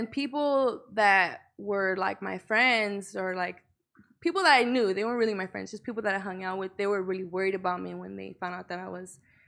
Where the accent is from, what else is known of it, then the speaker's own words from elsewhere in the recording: Los Angeles, California, United States; I'm from Northeast LA, Highland Park.